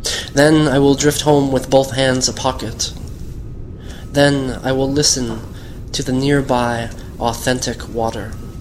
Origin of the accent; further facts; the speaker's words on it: New Hampshire, United States; I'm from New Hampshire, so I write a lot about New England. My mind is always there, even at this moment.